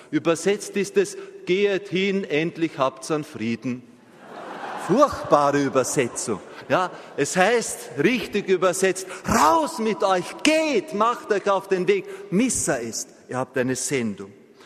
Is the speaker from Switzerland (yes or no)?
no; Austria; Ich stehe hier, um als Österreicher, als Gastarbeiter, also bei Ihnen hier in Deutschland, ein bisschen